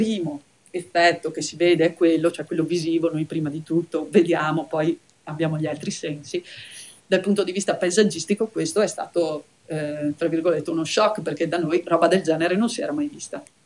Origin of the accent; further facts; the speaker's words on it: Belluno, Veneto, Italy; io vengo da Belluno, Belluno è nel Veneto